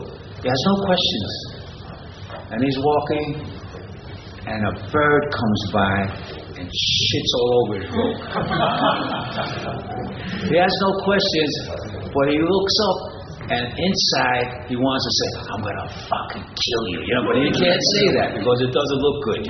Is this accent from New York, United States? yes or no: yes; New York City, New York, United States; I grew up in New York City, multiracial section